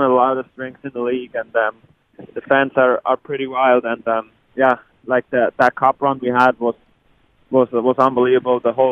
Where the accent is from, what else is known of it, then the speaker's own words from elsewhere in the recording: Bern, Switzerland; English is a second language; I mean, I grew up in Bern, and I used to watch my hometown team, and then all of a sudden there's some Swiss guys playing in the NHL